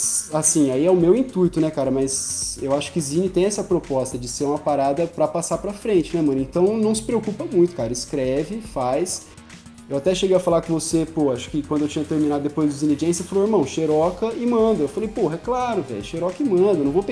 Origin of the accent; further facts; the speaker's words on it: Araraquara, São Paulo, Brazil; Eu ia viajar pra Ribeirão Preto, sou de Araraquara, ia viajar, desmarquei tudo.